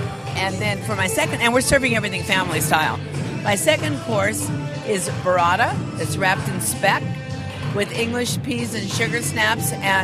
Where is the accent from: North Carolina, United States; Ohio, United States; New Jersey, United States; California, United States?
California, United States; Los Angeles; now in New York, United States; Los Angeles.